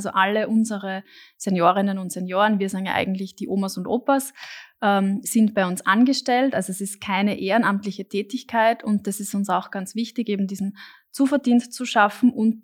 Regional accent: Austria; so wie das bei uns in Österreich oft noch das Thema ist

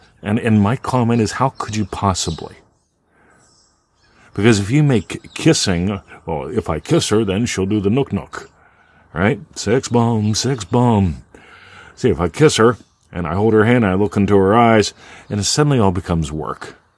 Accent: Pennsylvania, United States; I grew up in Pennsylvania, and it took like 24 hours to drive to Disneyland or Disney World

